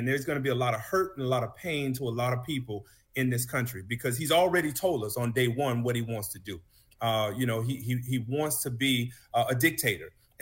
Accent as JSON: {"language": "English", "region": "Florida", "country": "United States", "said": "We've seen it in my home state of Florida"}